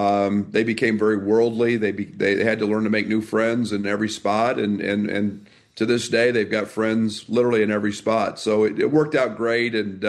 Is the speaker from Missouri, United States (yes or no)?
no; Kansas, United States; Yeah, you know, I grew up in Kansas, and junior college basketball was a big deal in Kansas.